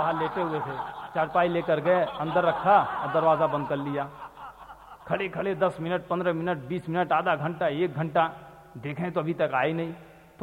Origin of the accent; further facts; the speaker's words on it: Mirzapur, Uttar Pradesh, India; हमारे शहर मिर्ज़ापुर में भी कर्फ्यू लगा।